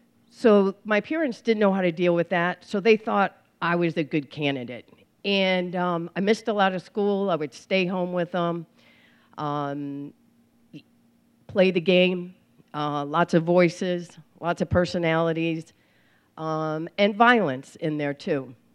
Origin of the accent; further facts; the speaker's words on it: Peoria, Illinois, United States; And I grew up in Peoria, Illinois.